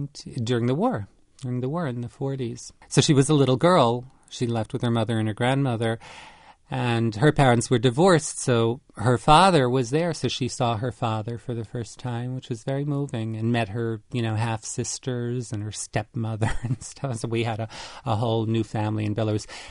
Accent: United States; by being an American who spoke their language

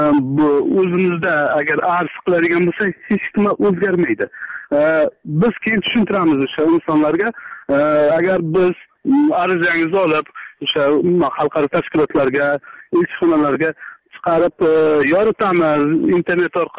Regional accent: Jizzakh, Jizzakh Region, Uzbekistan; Men Jizzaxdan, masalan, bu hozir Jizzax viloyatida umuman ko'rganim yo'q bu e'lonlarni.

